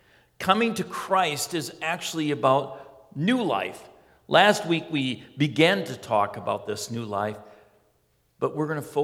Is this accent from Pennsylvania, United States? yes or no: no; Wisconsin, United States; growing up in Wisconsin, next to the Wolf River, close to Parrott's Pond, we would swim all the time